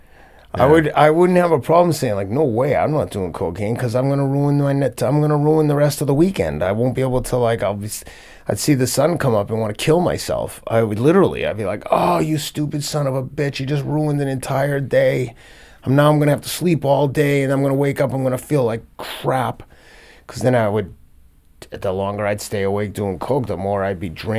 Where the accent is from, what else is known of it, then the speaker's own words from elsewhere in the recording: United Kingdom; like what we were saying about being British, like I just always speak up.